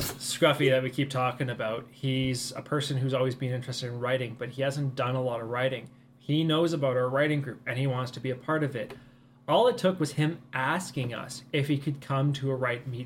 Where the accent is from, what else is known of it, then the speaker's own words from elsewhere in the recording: Canada; because we're Canadian and that's significantly different than it is in America